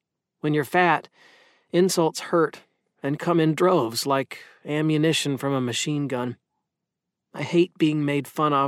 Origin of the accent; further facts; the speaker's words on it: Finch, Iowa, United States; which is located an hour from my hometown of Finch, Iowa. Population, a handful.